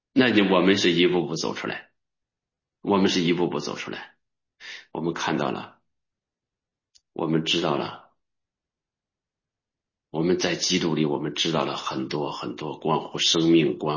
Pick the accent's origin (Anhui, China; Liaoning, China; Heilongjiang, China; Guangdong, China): Heilongjiang, China; Nehe; 我们是贫寒人出身的，我们出生在黑龙江北部的一个小县城的小农村。我长那么大，我就去县城去过2次。